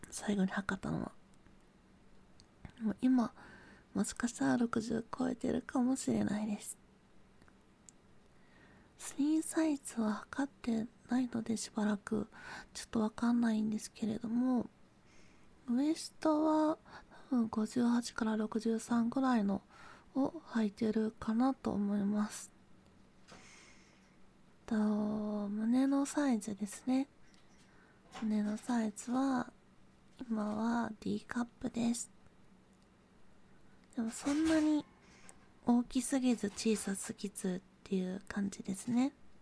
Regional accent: Kanto, Japan; also born or lived in Oita; 出身地は九州です。九州の大分の方で生まれました。ただ育ちは、関東なのであまり訛りは出ないんじゃないかなとは思っています。でも大分弁も話すことはできます。

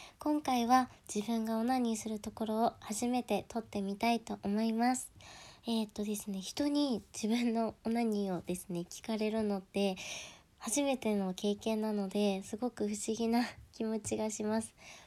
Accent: Hokkaido, Japan; 出身は北海道です。で、北海道出身の新人声優です。

